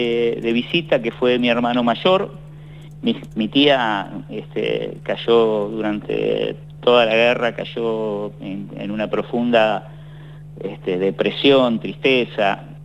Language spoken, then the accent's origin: Spanish; La Plata, Buenos Aires Province, Argentina; yo era diariero y repartía en el barrio Mondongo, así se llama el barrio de La Plata, donde yo nací y me crié.